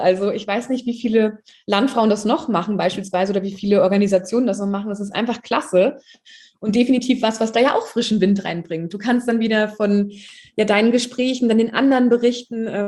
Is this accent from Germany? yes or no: yes; Fritzlar, Hesse, Germany; den Deutschen Landjugendtag in meiner Heimatregion in Fritzlar